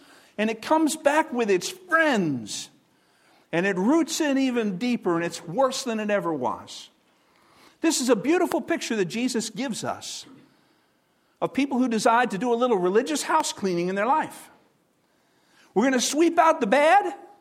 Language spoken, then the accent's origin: English; Chicago, Illinois, United States; born there; I love the Green Bay Packers, but I was born in Chicago, Illinois.